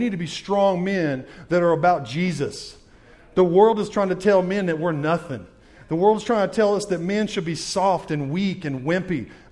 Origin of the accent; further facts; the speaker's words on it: Los Angeles, California, United States; now in Loudon, United States; I live in Sweetwater or Loudoun, Tennessee, right next to Sweetwater. I grew up in Los Angeles, California.